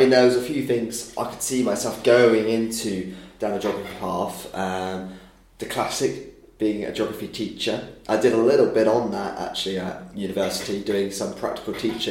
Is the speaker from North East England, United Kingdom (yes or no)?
no; East of England, United Kingdom; moved away as an adult; I'm originally from Hertfordshire. The Hertfordshire-Bedfordshire border. I always say somewhere in between Luton and St Albans. Somewhere between that two in the lovely countryside around there. Lived there till I was about 19.